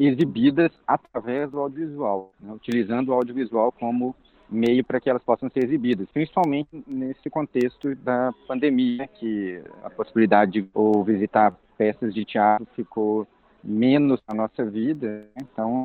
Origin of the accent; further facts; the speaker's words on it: Minas Gerais, Brazil; A mineração é uma questão extremamente presente na nossa vida como mineiros, né?